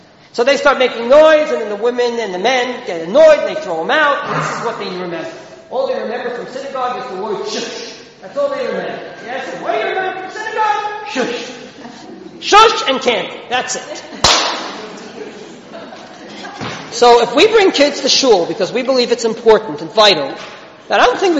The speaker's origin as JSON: {"language": "English", "country": "United States", "said": "I didn't understand because I'm from America."}